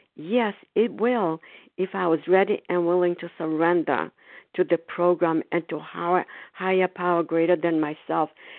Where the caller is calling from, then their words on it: Foxborough, Massachusetts, United States; I'm calling from Foxborough, Massachusetts.